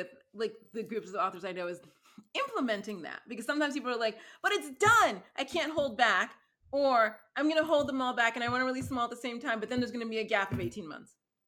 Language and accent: English; East Coast, United States; I'm from the East Coast and I miss trees.